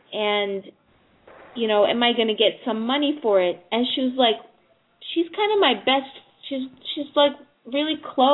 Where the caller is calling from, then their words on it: Manhattan, New York, United States; Manhattan.